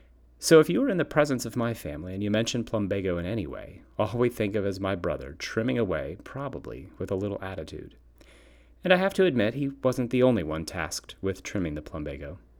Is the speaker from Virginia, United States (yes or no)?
no; Town and Country, Missouri, United States; I grew up over in Town and Country in a subdivision called Pat Acres where, you guessed it, each lot was an acre, nice and big to support all manner of gardening, sports, and fun.